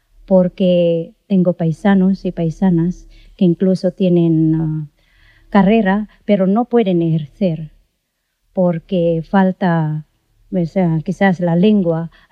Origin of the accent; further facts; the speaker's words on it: Luzon, Philippines; now in Spain; Yo soy de Luzón, cerca de Manila